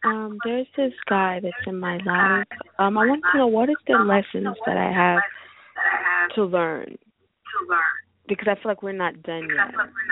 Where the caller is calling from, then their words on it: Florida, United States; From Florida.